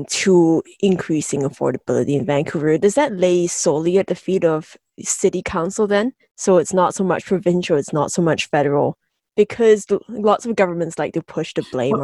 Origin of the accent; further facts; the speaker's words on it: Singapore; so I grew up in Singapore where the entire place is apartment buildings.